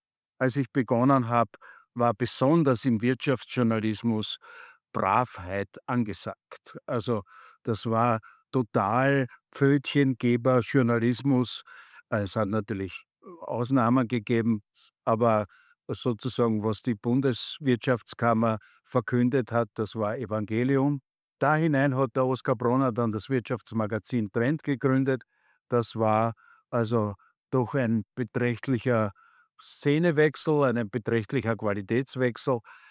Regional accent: Vienna, Austria; bin geborener Wiener, auch ein geeichter Wiener

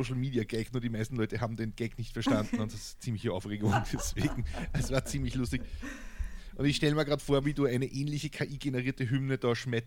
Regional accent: Upper Austria, Austria; born there; Als gebürtiger Oberösterreicher weigere ich mich.

